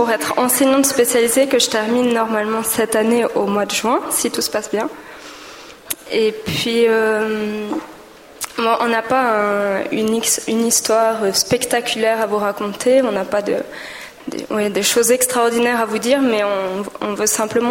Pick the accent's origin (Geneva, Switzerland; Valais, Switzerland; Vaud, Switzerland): Valais, Switzerland; j'ai 24 ans. Et moi, par contre, je viens du Valais.